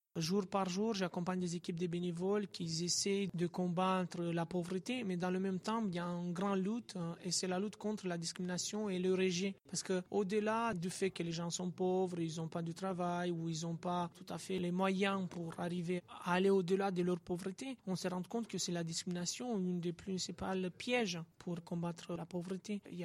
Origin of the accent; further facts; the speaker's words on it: Romania; French is a second language; moved away as an adult; now in France; Moi, personnellement, je suis venu de Roumanie, ça fait 5 ans, et je suis arrivé en France avec un contrat de travail.